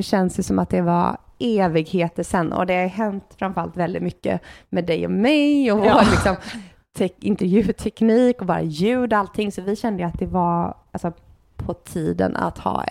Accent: Gothenburg, Västra Götaland County, Sweden; vi är uppvuxna i Göteborg.

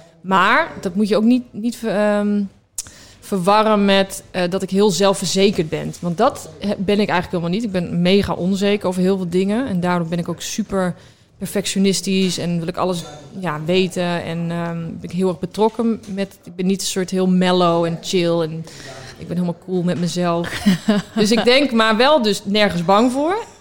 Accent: Groningen, Netherlands; Ik kom uit Groningen, ik ben hartstikke nuchter.

